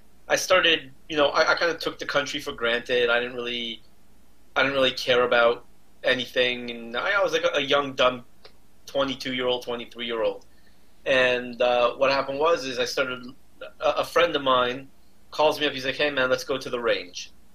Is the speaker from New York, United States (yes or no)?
no; Los Angeles, California, United States; So I grew up in Los Angeles. And funny thing is, I grew up as a Jewish photographer in Los Angeles.